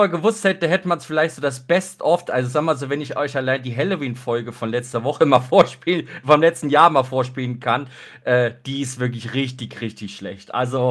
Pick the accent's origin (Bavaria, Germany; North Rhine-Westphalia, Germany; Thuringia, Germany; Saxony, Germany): North Rhine-Westphalia, Germany; Mönchengladbach; Weil ich komme aus Mönchengladbach ursprünglich, das ist ja auch so im Westen von NRW.